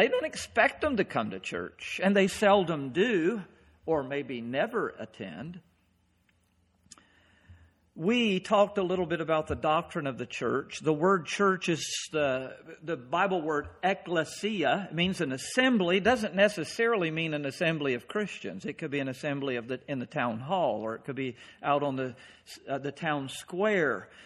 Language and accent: English; North Carolina, United States; moved away as an adult; also born or lived in Pennsylvania; I grew up in North Carolina, moved as a young married man to Pennsylvania. Now here I am in Maine.